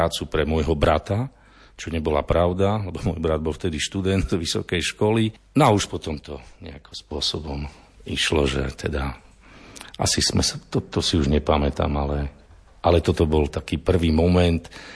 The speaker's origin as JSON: {"language": "Slovak", "town": "Sobrance", "region": "Košice Region", "country": "Slovakia", "said": "Nie som rodák odtiaľto, pochádzam z východu Slovenska, zo Zemplína, zo Sobraniec."}